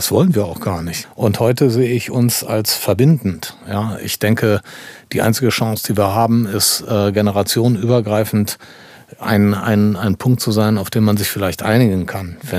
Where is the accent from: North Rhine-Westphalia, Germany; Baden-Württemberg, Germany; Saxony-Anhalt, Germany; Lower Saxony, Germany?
North Rhine-Westphalia, Germany; Düsseldorf; Ich bin Düsseldorfer